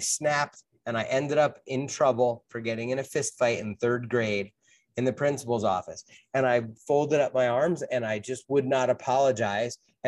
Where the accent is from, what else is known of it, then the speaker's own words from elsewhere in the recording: New Jersey, United States; I grew up in New Jersey. There was a lot of woods.